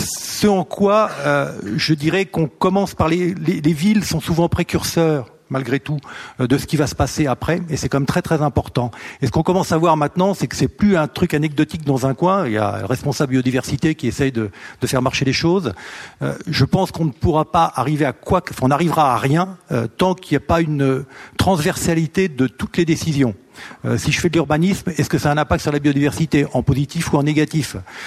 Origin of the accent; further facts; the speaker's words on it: Normandy, France; Alors moi, je suis normand et moitié breton de l'autre côté.